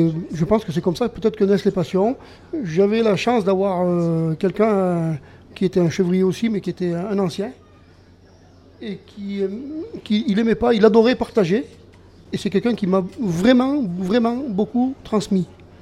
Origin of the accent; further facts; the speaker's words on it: Saint-Benoît, Réunion; born there; je suis grand-père et j'ai le poil blanc, pour ceux qui me restent sur la tête. Mais je suis né dans le Diwa, je suis né à Saint-Benoît, dans une petite famille d'agriculteurs et d'éleveurs.